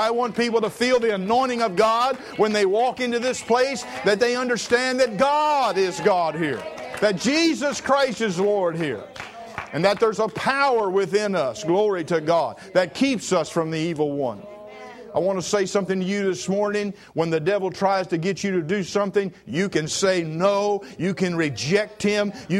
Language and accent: English; Vienna, United States; But when I was a little boy growing up in Vienna